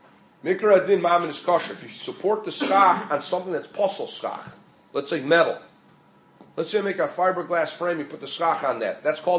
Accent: Peoria, Illinois, United States; I remember as a kid growing up in Peoria

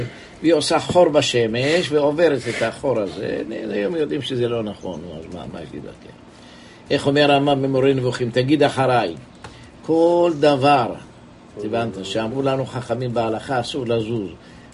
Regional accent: Jerusalem, Jerusalem District, Israel; born there; אני נולדתי בירושלים

